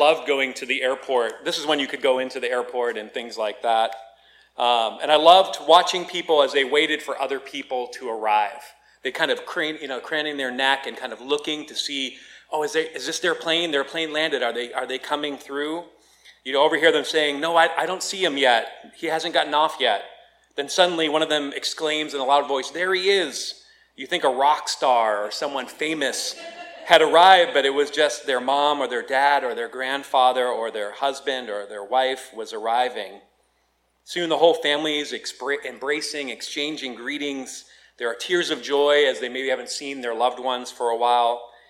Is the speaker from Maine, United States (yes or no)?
yes; Bangor, Maine, United States; Well, growing up in Bangor, Maine, we were talking outside. Someone asked where in Maine I was from. I am from Bangor